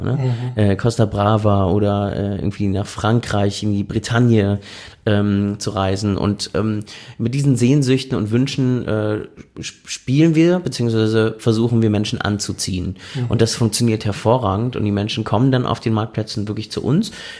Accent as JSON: {"language": "German", "region": "Berlin", "country": "Germany", "said": "da, wo ich herkomme, nämlich Berlin"}